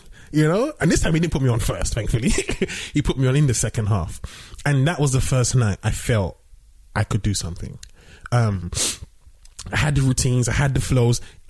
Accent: London, United Kingdom; growing up in London as a Nigerian.

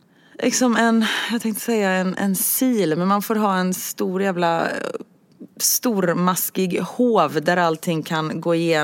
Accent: Gothenburg, Västra Götaland County, Sweden; Nej, jag är göteborgare.

